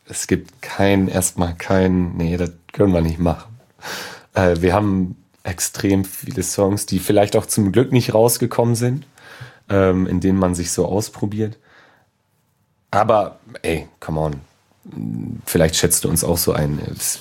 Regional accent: Friedrichsdorf, Germany; Also ich komme vom Dorf, aus Friedrichsdorf

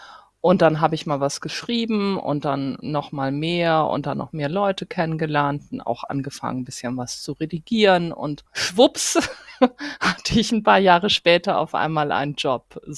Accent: Flensburg, Schleswig-Holstein, Germany; now in Hamburg, Germany; Ich lebe in Hamburg. Ich komme eigentlich aus Flensburg, lebe allerdings schon sehr, sehr lange in Hamburg.

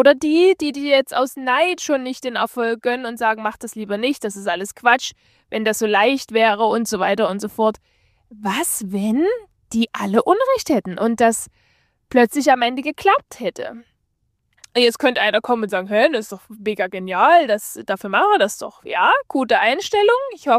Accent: Germany; dass wir gerne als Menschen an sich, aber vielleicht auch ein bisschen so als Deutsche, das ist, glaube ich, so ein bisschen typisch deutsch

